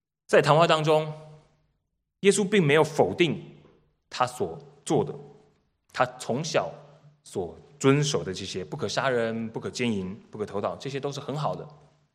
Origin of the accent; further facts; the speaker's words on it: Taiwan; moved away; 我刚从台湾来的时候看到那个数字，我算了好几次